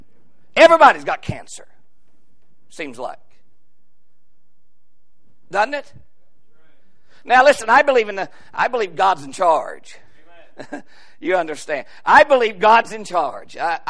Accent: West Virginia, United States; Mark lives in the city compared to where I was raised in McDowell County. Isn't that right, brother? Down in McDowell County, West Virginia

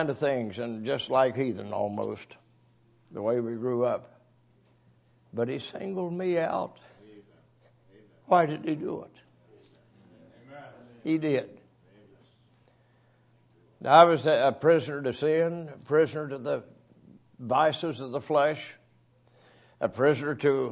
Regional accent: West Virginia, United States; I grew up in Braxton County, West Virginia, in the Depression years.

